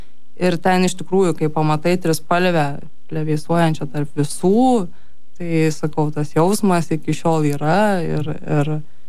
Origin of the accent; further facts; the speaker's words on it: Kybartai, Marijampolė County, Lithuania; Aš esu ne kaunietė, esu iš Kybartų. Ir tam mažo miestelį tas toksai perversmas arba nepriklausomybės atėjimas toks buvo įdomus